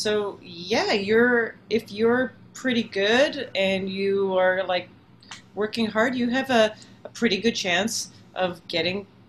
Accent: Calgary, Alberta, Canada; I grew up in Calgary.

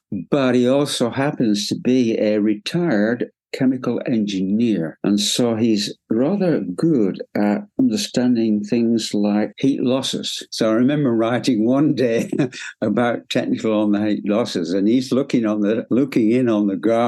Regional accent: North West England, United Kingdom; accent: Lancashire; I grew up within Lancashire. You can hear my Lancashire accent, just as Stuart did.

